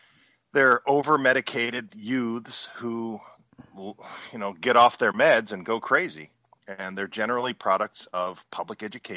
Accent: Northern United States, United States; It's not my flag. I grew up in the North, so I don't have a dog in that hunt.

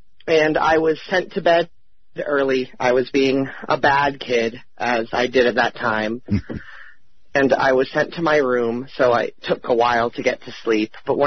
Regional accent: East Hampton, Massachusetts, United States; I'm from East Hampton, Massachusetts.

